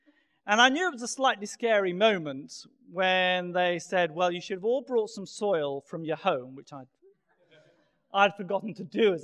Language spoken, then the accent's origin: English; England, United Kingdom; now in United States; Just as an Englishman, incidentally, we don't do this in England. I just moved to America. I moved to Hartford Seminary